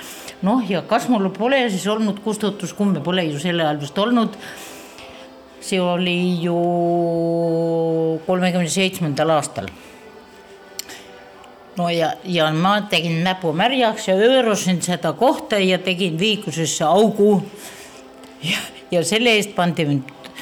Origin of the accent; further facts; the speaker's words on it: Karuste, Saare County, Estonia; Ma olen Karuste külast.